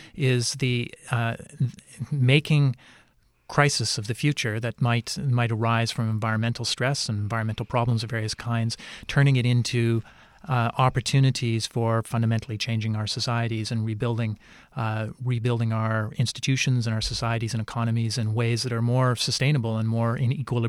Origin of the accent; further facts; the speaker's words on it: Canada; and I can say this as a Canadian